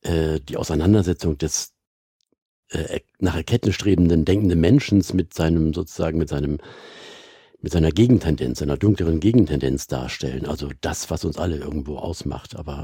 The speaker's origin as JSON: {"language": "German", "region": "Bremen", "country": "Germany", "said": "eine Wetterlage beschreibt, die wir als Bremer wahrscheinlich alle gut kennen."}